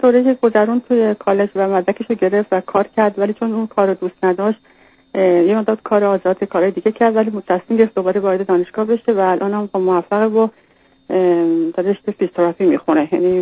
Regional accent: Iran; moved away as an adult; now in Canada; ما حدوداً تقریباً 16 سالش که بود از ایران مهاجرت کردیم و این یک از شهرهای کانادا اومدیم

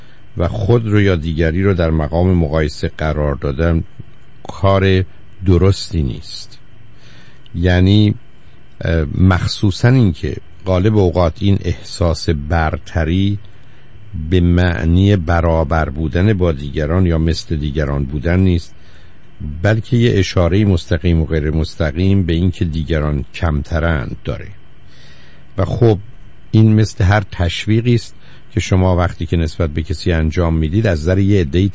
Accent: Iran; moved away; چون من 2 سال قبل از انقلاب از ایران بیرون آمدم، سال 77

